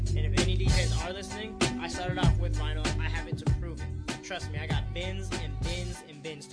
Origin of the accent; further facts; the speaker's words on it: Union City, California, United States; Hey, I'm from Union City, though.